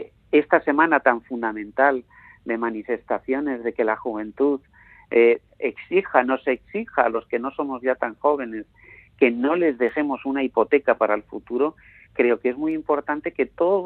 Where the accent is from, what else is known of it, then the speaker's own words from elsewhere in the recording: Spain; a mí personalmente, como español